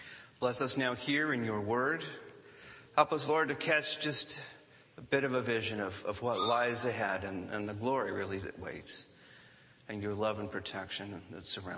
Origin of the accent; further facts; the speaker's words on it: Ireland; But I'm Irish. It's what my people do.